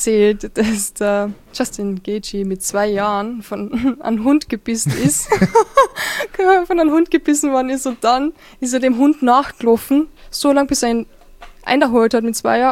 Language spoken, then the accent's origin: German; Carinthia, Austria; ja, ich komme aus Kärnten.